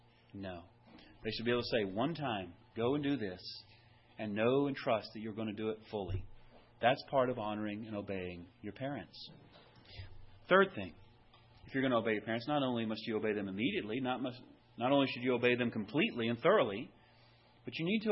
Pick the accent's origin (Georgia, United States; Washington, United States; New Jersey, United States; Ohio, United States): Georgia, United States; Powder Springs; we grew up in Powder Springs, that's where I lived growing up.